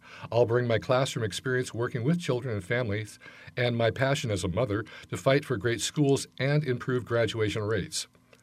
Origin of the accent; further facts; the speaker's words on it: Salem, Oregon, United States; My family came over the Oregon Trail in the 1860s and settled in this area. I was born in the Salem-Kaiser School District and attended its schools. I have a deep connection to our community through my experiences of growing up here.